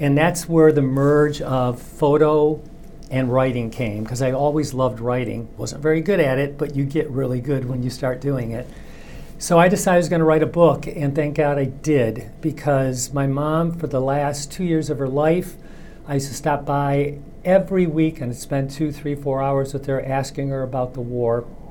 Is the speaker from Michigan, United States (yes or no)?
yes; Michigan, United States; now in Massachusetts, United States; No, I'm from Michigan.